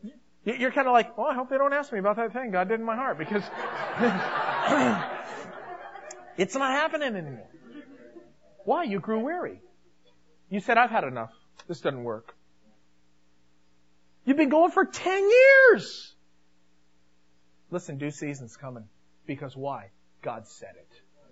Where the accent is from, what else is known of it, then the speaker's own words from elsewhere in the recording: United States; Well, why don't they grow like that? I'm an American.